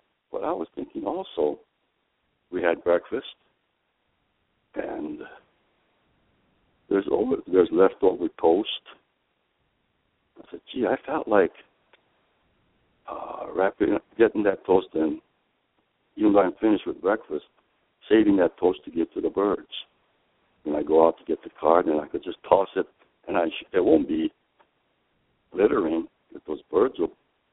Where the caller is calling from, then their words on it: Sacramento, California, United States; Well, this morning I'm calling from Sacramento.